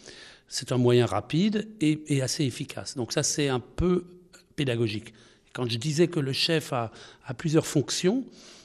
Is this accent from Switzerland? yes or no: no; Colmar, Grand Est, France; Je suis pas strasbourgeois, je suis colmarien. Je suis alsacien